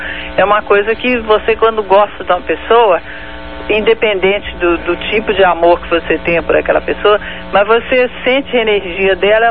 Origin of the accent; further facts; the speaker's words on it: Mariana, Minas Gerais, Brazil; Eu sou de Mariana, Minas Gerais também, Mariana.